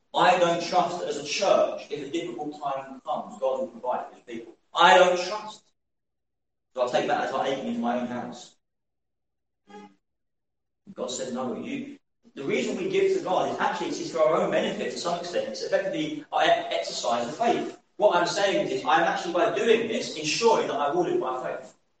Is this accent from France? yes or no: no; United Kingdom; Now, as British people, very good at when you're having dinner or something